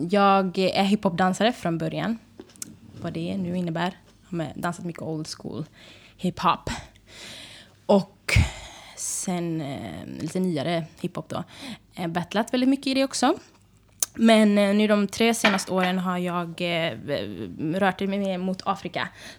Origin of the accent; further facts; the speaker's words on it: Eritrea; Jag är från Eritrea, Östafrika.